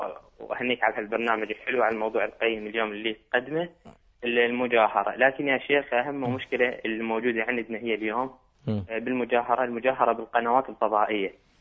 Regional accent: Iraq; moved away; أنا من العراق لكن عايش خارج العراق للدراسة.

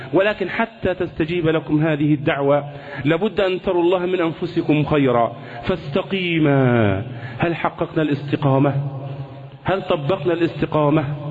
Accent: Egypt; نحن جميعا كمصريين سواء من المسلمين أو من غير المسلمين

